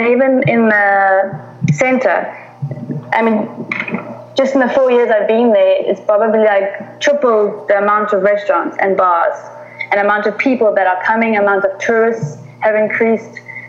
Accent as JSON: {"language": "English", "town": "Johannesburg", "region": "Gauteng", "country": "South Africa", "said": "I'm from Johannesburg, so, and I never walked. You always have to drive."}